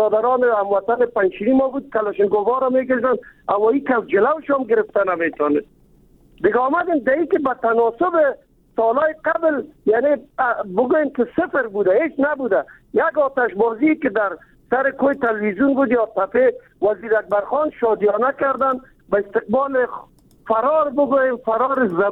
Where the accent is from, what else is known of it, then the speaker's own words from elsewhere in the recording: Kabul, Afghanistan; ما از کابل هستیم